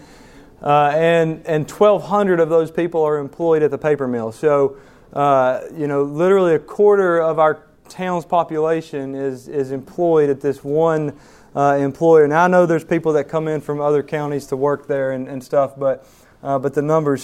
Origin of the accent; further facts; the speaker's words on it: Canton, North Carolina, United States; I'm from Canton, North Carolina.